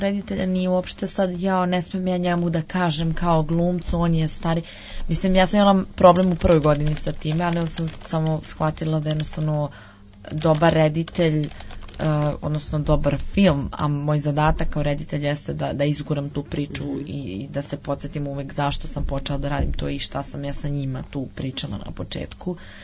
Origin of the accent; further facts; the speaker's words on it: Serbia; uzela sam da radim godinu 1994. kod nas u Srbiji. Mislim, današnje Srbiji.